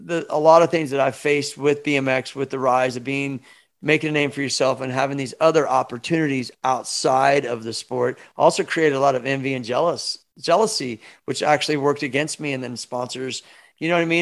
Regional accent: Kansas City, Missouri, United States; when I grew up in Kansas City with Dennis and the Brigade, we had our own crew of dudes.

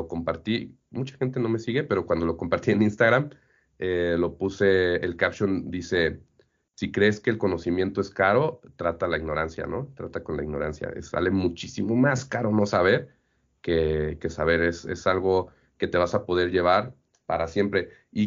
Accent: Mexico; el poder adquisitivo de nosotros como mexicanos promedio

